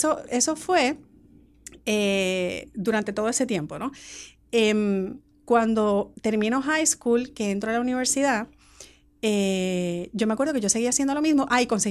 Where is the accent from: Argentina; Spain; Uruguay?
Spain; also born or lived in Puerto Rico; a los 6 meses me fui a España. Toda mi familia por parte de padre es de España. O sea que me crié allí. Y a los 14 años mis padres se divorcian.